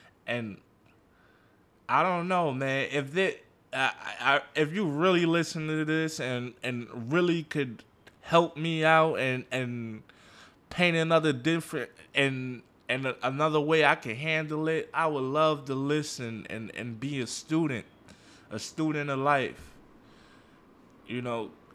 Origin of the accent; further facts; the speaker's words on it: New York, United States; Like, I'm born and raised in New York.